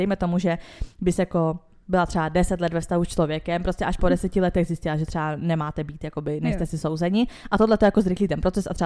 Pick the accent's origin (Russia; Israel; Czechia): Israel; když jsem byla malá v Izraeli